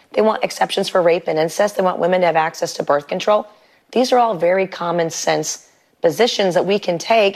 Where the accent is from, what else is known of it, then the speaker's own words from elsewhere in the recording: South Carolina, United States; There in my home state of South Carolina